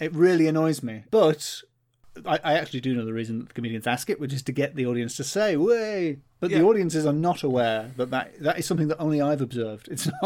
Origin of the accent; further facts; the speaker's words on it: England, United Kingdom; because I am English and I think that good is a value judgment.